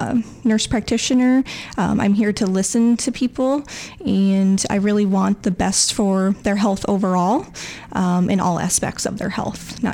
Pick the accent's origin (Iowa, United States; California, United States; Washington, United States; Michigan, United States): Iowa, United States; Nashua; Well, I am originally from Nashua, so right down the road. I am a Nashua Plainfield graduate.